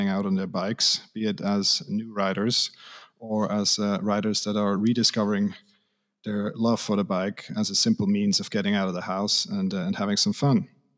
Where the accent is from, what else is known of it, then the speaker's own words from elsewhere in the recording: Switzerland; English is a second language; now in Canada; I'm Swiss from the German-speaking part, so I have a slightly easier access to the local community in terms of the language. But I have also spent most of my adult life living abroad and away from my hometown.